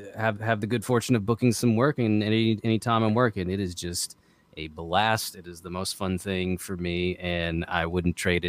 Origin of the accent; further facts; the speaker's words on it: Arkansas, United States; And when you grow up, like I grew up in Arkansas, like far away from the Hollywood lifestyle, and celebrities back there were the college football players, you know?